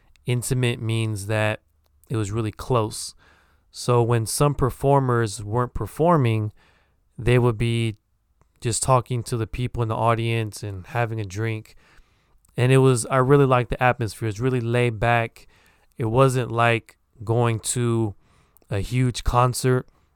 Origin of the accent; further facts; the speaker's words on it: United States; accent: American; So if you're interested in my daily life and just topics about daily life from my perspective with my American accent, I hope you stay along for the journey.